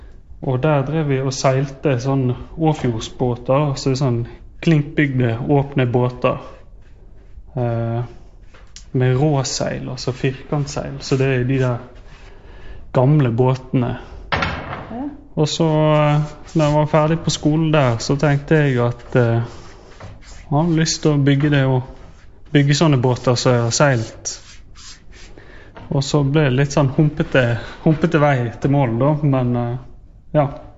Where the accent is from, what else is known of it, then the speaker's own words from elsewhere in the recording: Bergen, Vestland, Norway; Jeg er vel bergenser da.